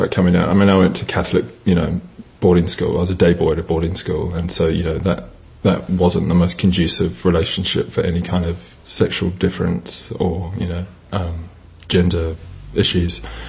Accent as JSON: {"language": "English", "region": "Wellington", "country": "New Zealand", "tie": "born or raised there", "moved": "yes", "said": "I grew up, I'm from New Zealand, and I grew up in the hut. Went to St. Pat's Silverstream. Yeah, then I moved to London. Well, actually moved to Auckland in 95 and then London in 97."}